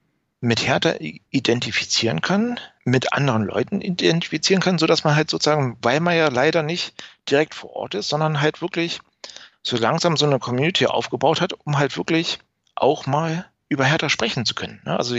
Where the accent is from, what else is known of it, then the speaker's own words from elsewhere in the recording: Berlin, Germany; Ich komme aus Berlin, ich bin Berliner.